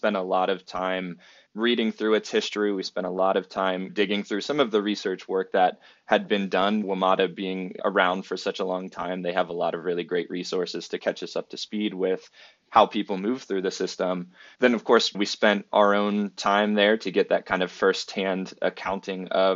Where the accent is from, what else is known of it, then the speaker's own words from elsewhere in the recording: New York, United States; And I think as a New Yorker who spends time in a very different subway